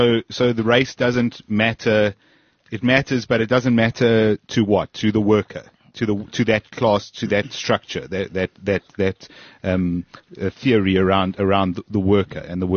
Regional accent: Zimbabwe; I'm originally from Zimbabwe

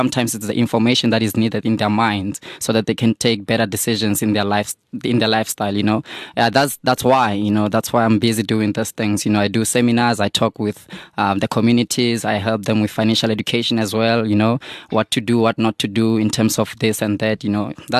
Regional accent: Vanderbijlpark, Gauteng, South Africa; I'm from the Vaal, I'm from Van der Bijl, so I came all

